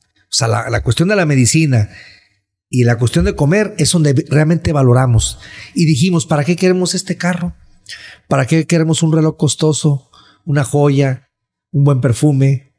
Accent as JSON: {"language": "Spanish", "country": "Mexico", "said": "Nosotros, claro, orgullosamente como mexicanos"}